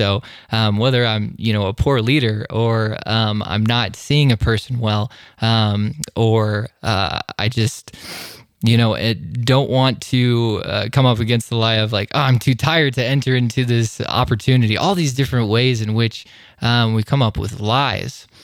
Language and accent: English; Iowa, United States; So I'm originally from Iowa. And I love just each and every day we would have Sunday meals.